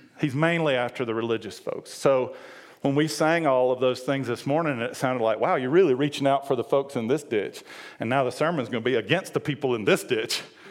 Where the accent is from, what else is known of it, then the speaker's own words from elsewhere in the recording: Georgia, United States; And I grew up in Georgia.